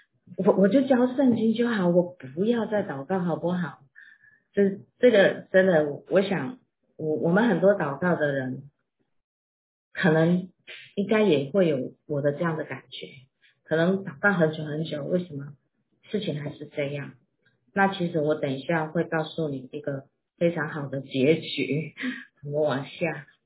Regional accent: Zhuoshui, Changhua County, Taiwan; born there; 我出生的地方是浊水，在彰化，在台湾的中部。那有一条溪叫做浊水溪，所以真的是浊的。

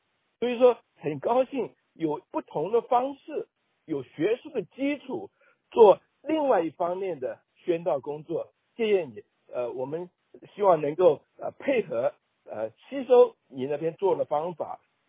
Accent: China; 我们中国人是下一个世纪传道的主要的人

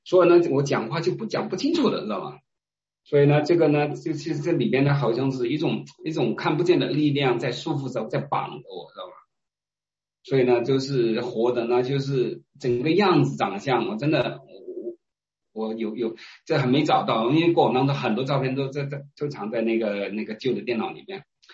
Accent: Heyuan, Guangdong, China; 我是客家人来自广东河源。都从小家里边都是一样的啦，就是拜拜啊之类的

